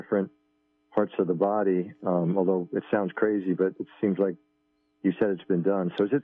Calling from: Buffalo, New York, United States

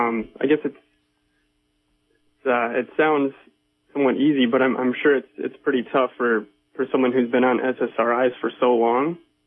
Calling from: Minnesota, United States; Oh, I'm calling in from Minnesota.

